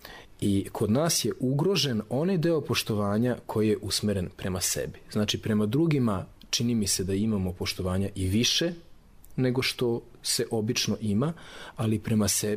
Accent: Novi Sad, Vojvodina, Serbia; u svom sopstvenom gradu, gde sam treći doktor nauka koji radi u Novom Sadu, nakon mog oca i dede

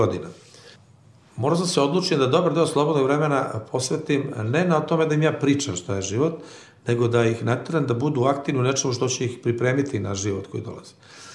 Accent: Montenegro; A ja sam Crnogorac, ili tačnije da se odmah odredim Srbin iz Crne Gore

